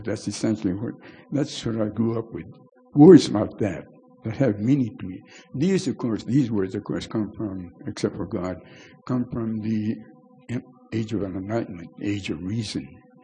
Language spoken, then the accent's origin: English; California, United States; I grew up in California with this self-image as